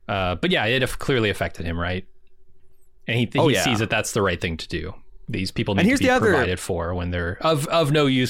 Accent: United States; as an American, we all have a tinge of that kind of in us

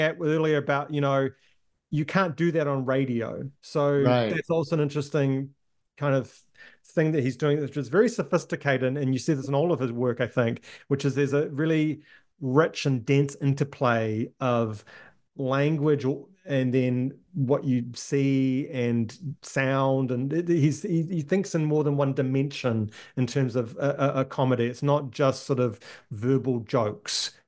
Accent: New Zealand; I grew up in New Zealand.

